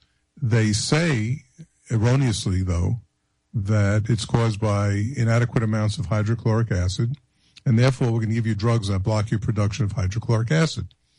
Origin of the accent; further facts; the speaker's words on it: Brooklyn, New York, United States; Growing up in Brooklyn, this has nothing to do with Brooklyn, just has to do with observations.